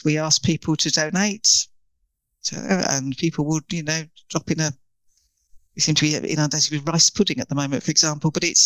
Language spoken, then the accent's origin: English; United Kingdom; Yeah, I suppose, I don't know, I always say it's because we're British.